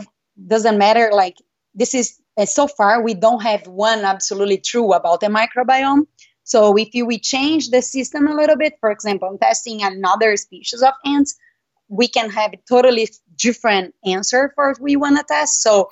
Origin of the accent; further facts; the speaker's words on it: Brazil; I think around 4 years old, I'm from Brazil